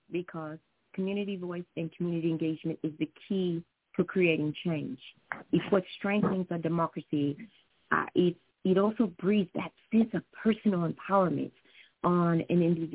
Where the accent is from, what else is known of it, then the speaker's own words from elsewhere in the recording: Missouri, United States; And I will tell you that I grew up in Missouri, so this one really kind of hit home for me.